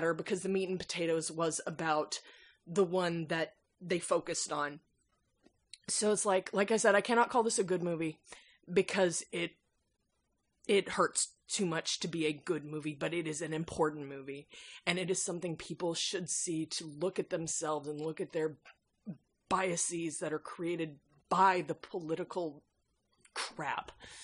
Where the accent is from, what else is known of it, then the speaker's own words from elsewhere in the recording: United States; it was very hard for me to be okay with being American, and that only kind of happened in the last couple of years.